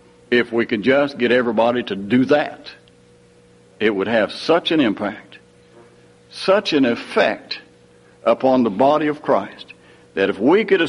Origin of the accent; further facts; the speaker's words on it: Missouri, United States; I'm from up here in the almost North. I'm from Missouri.